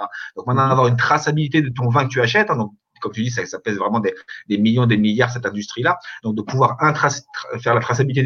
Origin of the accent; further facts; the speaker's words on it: Fontainebleau, Île-de-France, France; moved away as an adult; moi j'ai grandi à Paris, à Fontainebleau, en région parisienne, Seine-et-Marne, jusqu'à 20 ans.